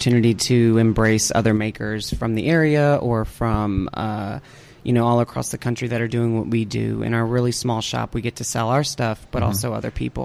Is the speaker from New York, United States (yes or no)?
no; Louisiana, United States; This is where my community radio back home. I'm from Louisiana.